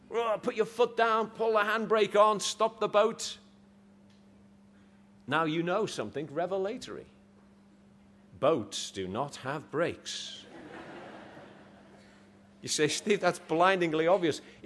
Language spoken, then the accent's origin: English; Liverpool, North West England, United Kingdom; As you know, I come from Liverpool